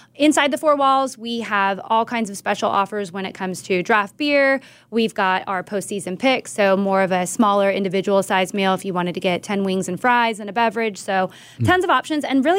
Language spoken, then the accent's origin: English; San Diego, California, United States; I'm from San Diego originally, born and raised.